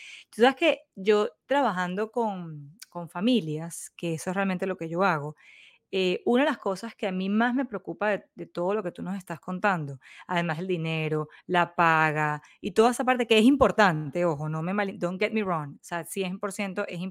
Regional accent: Caracas, Capital District, Venezuela; bueno, yo soy de Caracas.

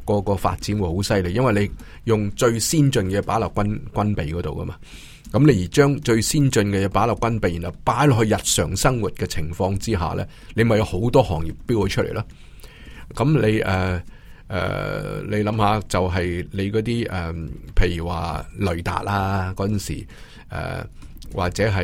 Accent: China; 所以印度有印度人好有一样好叻噶，叻过我哋中国人

